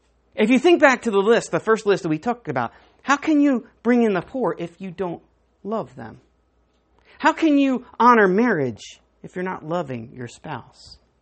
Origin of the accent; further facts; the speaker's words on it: Maryland, United States; Tell we're from Maryland, right?